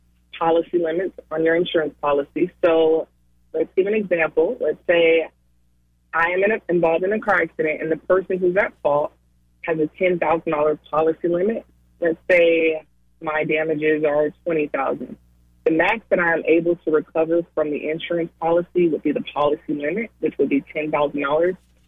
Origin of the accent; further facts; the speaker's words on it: Gainesville, Florida, United States; I am born and raised in Gainesville, Florida. My family's been here for 6 or 7 generations.